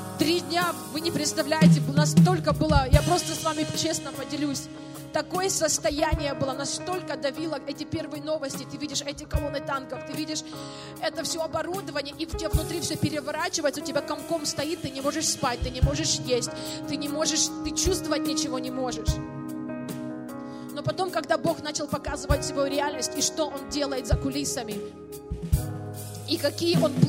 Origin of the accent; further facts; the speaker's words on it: Ukraine; так как я сама из Украины, и это также мое личное бремя